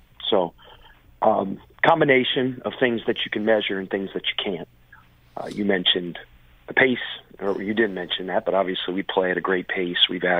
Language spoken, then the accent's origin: English; Cincinnati, Ohio, United States; I'm a baseball guy. I'm from Cincinnati.